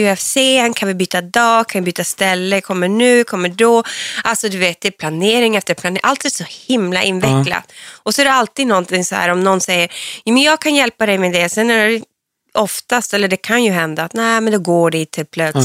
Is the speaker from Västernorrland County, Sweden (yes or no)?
no; Hortlax, Norrbotten County, Sweden; Det ligger utanför Piteå, en mil utanför Piteå.